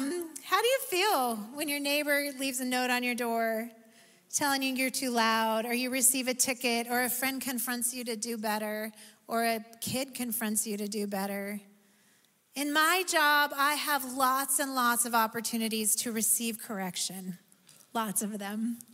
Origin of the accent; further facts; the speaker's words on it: Oregon, United States; When I'm from Central Oregon, and when you go from on Highway 97 from Bend to Sun River, there are these huge signs that say, control noxious weeds.